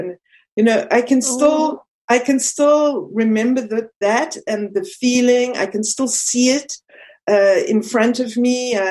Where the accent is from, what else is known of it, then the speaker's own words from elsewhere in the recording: South Africa; moved away; Growing up in South Africa was not easy. I was 5 years old when the Sharpeville massacre happened, and that was a turning point in the history of South Africa.